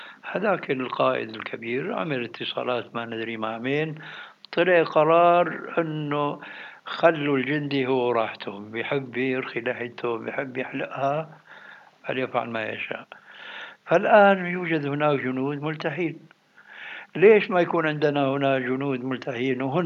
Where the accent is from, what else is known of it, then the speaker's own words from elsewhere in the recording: Syria; عندنا في الشام